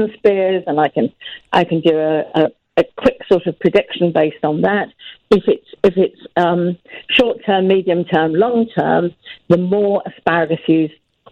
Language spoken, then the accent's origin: English; West Midlands, United Kingdom; now in Bath, United Kingdom; Right, originally from Worcestershire, but I now live in Bath, which is in Somerset